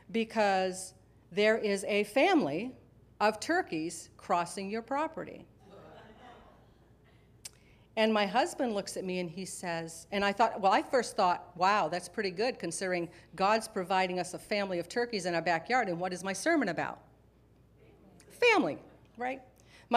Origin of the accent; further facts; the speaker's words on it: Maine, United States; I was born and raised in Maine in a very rural area.